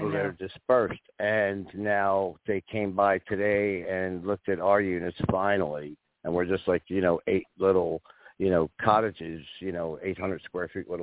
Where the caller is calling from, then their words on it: North Fort Myers, Florida, United States; North Fort Myers.